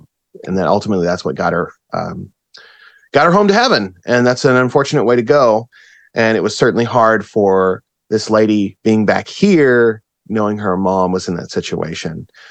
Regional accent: Kentucky, United States; And even though I grew up in Kentucky and my family thinks I'm adventurous for being in Alaska, California, and all this stuff, going overseas sounds a little crazy for the way I grew up.

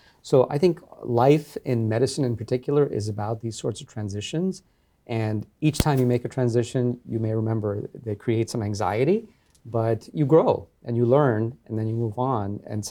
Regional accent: Brooklyn, New York, United States; I think it has to do with growing up in Brooklyn.

